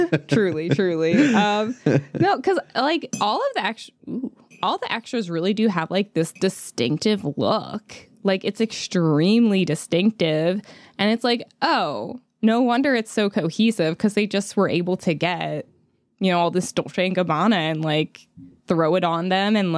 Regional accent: Australia; Well, being Australian, we weren't really in the fashion world yet.

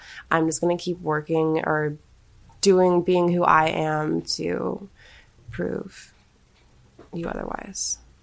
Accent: Kansas, United States; I grew up in Kansas. I didn't grow up in a musical household or anything like that.

